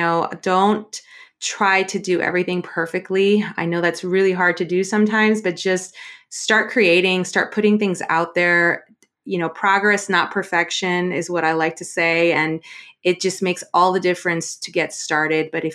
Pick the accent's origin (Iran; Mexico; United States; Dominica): Mexico; I'm actually from Mexico.